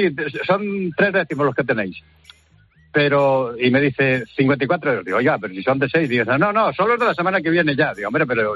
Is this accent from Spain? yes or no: yes; Asturias, Spain; now in Torrejón de la Calzada, Spain; Soy asturiano, pero vivo aquí en Torrejón de la Calzada.